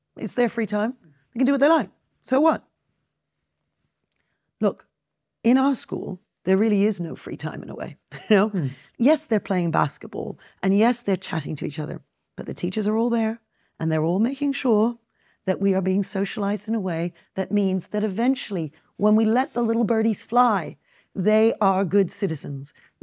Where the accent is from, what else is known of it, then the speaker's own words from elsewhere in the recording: United Kingdom; And when I say about the thing about being British, I think that's important. It's the one thing that we have in common.